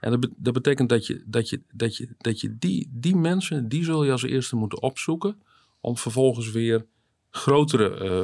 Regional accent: Friesland, Netherlands; Ik ben Fries van geboorte, geboren, getogen in de omgeving van Leeuwarden.

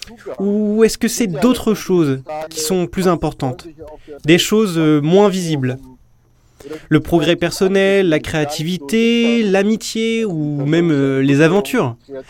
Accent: Bremerhaven, Bremen, Germany; now in Hamburg, Germany; De base, je viens de Bremerhaven. C'est une petite ville au nord de l'Allemagne. Avec le temps, j'ai fait d'autres stations. Mais là, depuis 2003, je me suis installé à Hambourg

